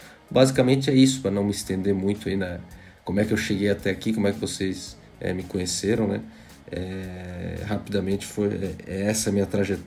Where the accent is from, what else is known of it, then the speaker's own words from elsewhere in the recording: Criciúma, Santa Catarina, Brazil; eu sou natural de Criciúma, né? Vivi a minha vida toda em Criciúma, perto de Florianópolis, ali de Santa Catarina.